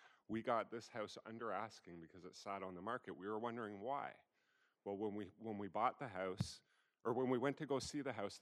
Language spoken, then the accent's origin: English; Oshawa, Ontario, Canada; I grew up in Oshawa. I knew the areas.